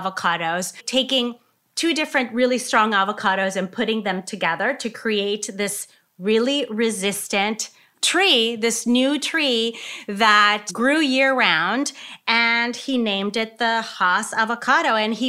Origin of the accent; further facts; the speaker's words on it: Laredo, Texas, United States; I remember, you know, growing up in Laredo on the border, we used to go across and that's where we used to buy the avocados.